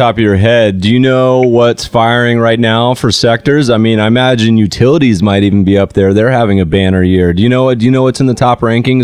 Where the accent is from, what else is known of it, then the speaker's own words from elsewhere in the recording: North Carolina, United States; I grew up partially in North Carolina, and we grew up going to a lot of these redneck beaches, and I can say that because I'm Southern, I'm part redneck